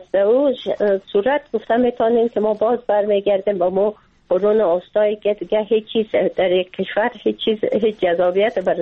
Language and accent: Persian; Afghanistan; به عنوان یک افغان، نه به عنوان یک خانم